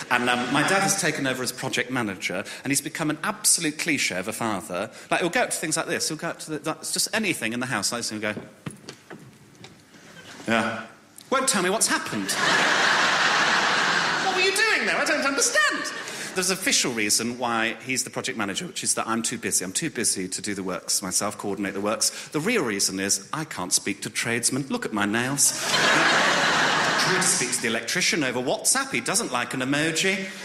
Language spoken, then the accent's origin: English; Birmingham, West Midlands, United Kingdom; I'm from Birmingham. Anyone from Birmingham in? Hello. I don't have the accent because I was born better. Yes, I live with my mum and dad in quite a posh area of Birmingham.